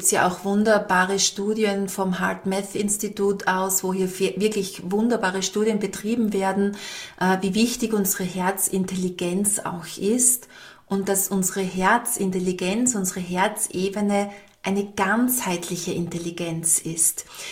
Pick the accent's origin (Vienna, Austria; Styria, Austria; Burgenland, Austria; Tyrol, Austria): Styria, Austria; Heißt bei uns in der Steiermark auch so.